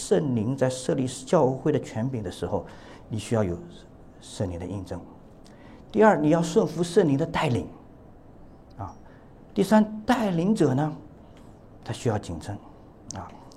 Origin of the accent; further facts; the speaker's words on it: China; 就像我们中国人写一个太阳的太有一点，对不对？